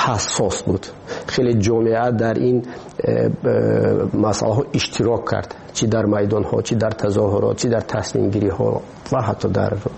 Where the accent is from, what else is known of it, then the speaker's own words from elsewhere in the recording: Tajikistan; ما تاجیک هستیم، همین است وطن ما، ما همین وطنمونه خودمون باید آباد کنیم